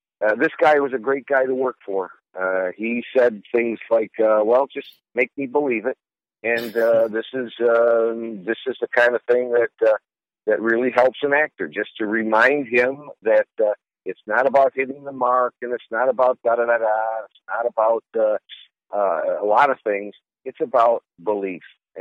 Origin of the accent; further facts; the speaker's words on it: Rochester, New York, United States; I'm from Rochester, and I was a trustee of the Eastman Museum at the time, and I still am.